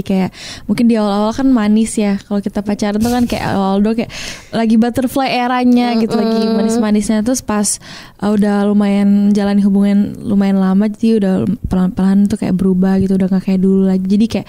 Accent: Bali, Indonesia; Iya, di kampung halaman aku.

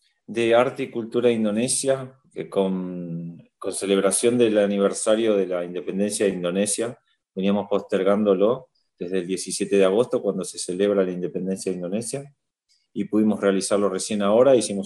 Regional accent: Argentina; Sí, muchos de los que hemos actuado somos argentinos.

